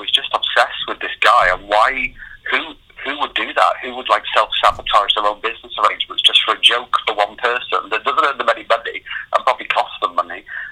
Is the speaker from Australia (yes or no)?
no; North West England, United Kingdom; I grew up in Lancashire, and up in Lancashire, where you kind of in the northwest of England